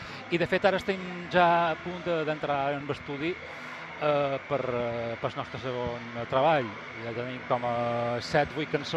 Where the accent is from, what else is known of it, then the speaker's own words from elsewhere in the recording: Balearic Islands, Spain; com a representants menorquins